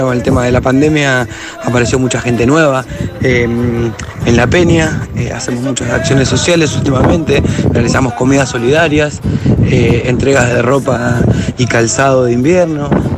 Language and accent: Spanish; Mar del Plata, Buenos Aires Province, Argentina; Soy de Mar del Plata, provincia de Buenos Aires.